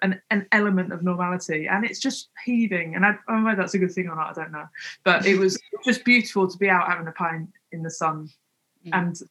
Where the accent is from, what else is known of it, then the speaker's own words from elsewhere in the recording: London, United Kingdom; moved away as an adult; now in Manchester, United Kingdom; because I'm not from Manchester, I moved here 20 years ago from London. So like that whole thing of, like, I was obviously loved London, but like I grew up there, but I became an adult in Manchester really, because I came to uni here.